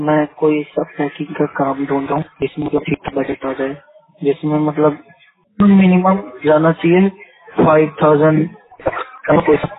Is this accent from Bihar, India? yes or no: yes; Bihar, India; now in Gurugram, India; अभी मैं करेंटली वैसे तो हरियाणा गुरुग्राम से हूँ और वैसे मैं बिहार का रहने वाला हूँ